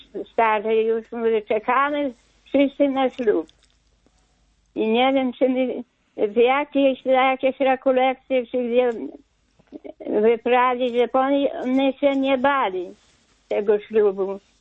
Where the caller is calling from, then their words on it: Podlaskie Voivodeship, Poland; z Podlasia.